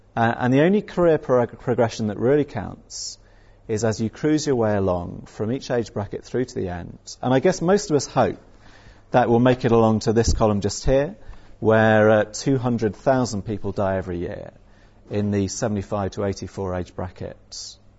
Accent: South West England, United Kingdom; accent: Somerset; It's a harvest term, which means I get to go back to my childhood and drag out my Somerset accent. Okay, so here we are, we're in Somerset.

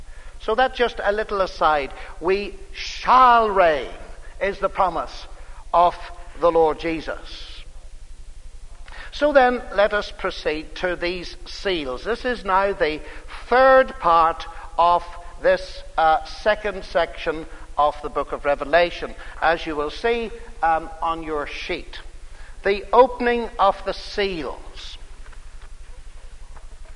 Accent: Northern Ireland, United Kingdom; And in my home country of Northern Ireland, the same kind of religious philosophy has wreaked a sad and sorry havoc.

